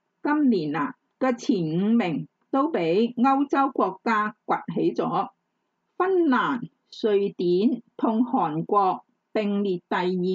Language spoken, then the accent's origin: Cantonese; Hong Kong; 其實我們港人很熱愛日本旅遊的喔